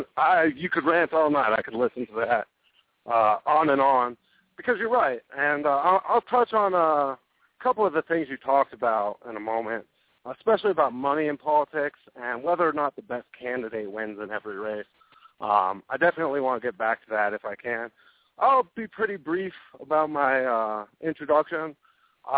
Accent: Nevada, United States; I started right there in my home state with Harry Reid.

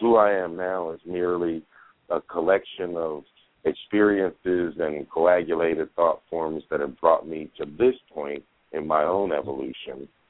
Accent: Compton, California, United States; I grew up in Compton, California, during the 70s and 80s

